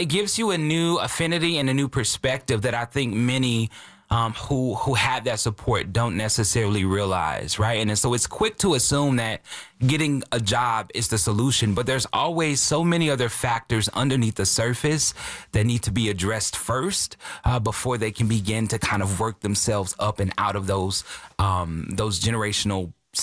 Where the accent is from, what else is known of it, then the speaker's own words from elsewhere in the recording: St. Louis, Missouri, United States; I understand that from experience growing up in St. Louis